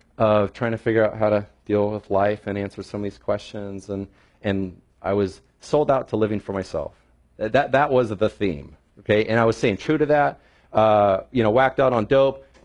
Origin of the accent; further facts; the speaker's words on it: Idaho, United States; So I was born and raised in North Idaho, and a middle-class family.